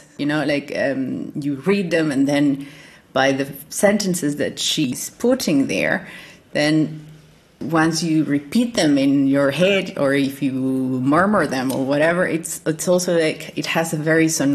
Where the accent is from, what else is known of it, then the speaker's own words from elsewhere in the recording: Mexico City, Mexico; English is a second language; I'm from Mexico City, a wonderful place that challenges you every single day. it is this monster of a city with different terrains, from muddy to volcanic because of different geological and colonization aspects.